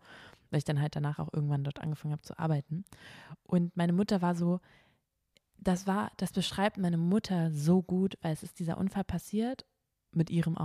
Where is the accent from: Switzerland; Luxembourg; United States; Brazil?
Luxembourg; Reisdorf; also born or lived in Hamburg / Cologne / France; ich habe diese Schreibmaschine von Reisdorf, meinem Heimatort, nach Hamburg, nach Köln, nach Frankreich und so weiter.